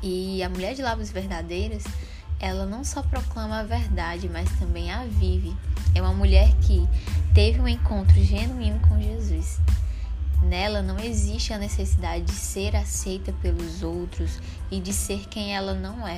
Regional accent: Fortaleza, Ceará, Brazil; tenho 24 anos, sou de Fortaleza, Ceará.

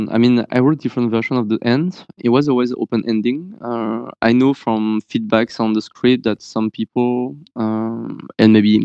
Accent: France; growing up in France with parents who were trying not to give us the heritage of Cambodian culture or language because they wanted to forget about this country and for us to be super integrated in France, as they would say.

